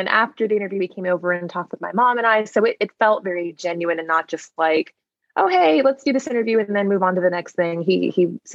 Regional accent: Atlanta, Georgia, United States; now in Little Rock, United States; I'm born and raised in Atlanta, Georgia, even though I now live in Little Rock, Arkansas, and really have spent about half my life in Little Rock, Arkansas, but born and raised in Atlanta, that's where I grew up.

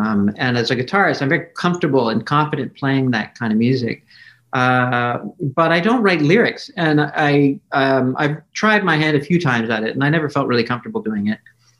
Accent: Canada; also born or lived in France / Barcelona, Spain; I was born in France. My parents were Canadian. They were living there at the time. And we lived in Barcelona in Spain for about 6 months. Then when I moved to Canada

